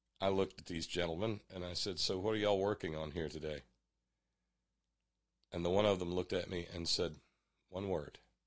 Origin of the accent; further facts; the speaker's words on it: West Virginia, United States; And I told them I was from West Virginia.